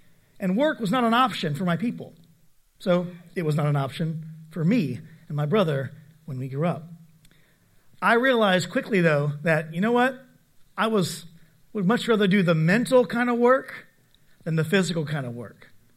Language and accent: English; Cincinnati, Ohio, United States; When I grew up in Cincinnati, Ohio, and when I actually was part of the church plant, it was moving back home for me, but I come from people that came from the Appalachian Mountains.